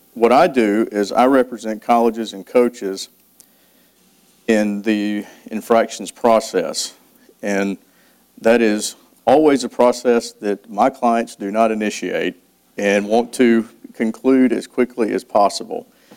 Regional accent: Birmingham, Alabama, United States; I'm from Birmingham.

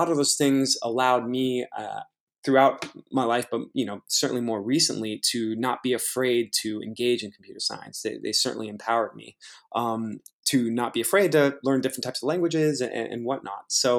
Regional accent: California, United States; And so I think growing up in the Bay Area, I watched my mom be successful as a woman in computer science

